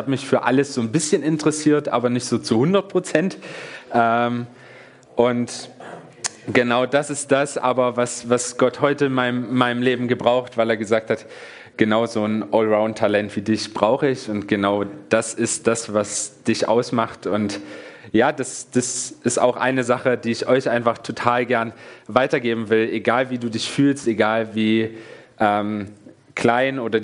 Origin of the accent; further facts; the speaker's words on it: Magdeburg, Saxony-Anhalt, Germany; bin auch geboren und aufgewachsen, bin gebürtiger Magdeburger.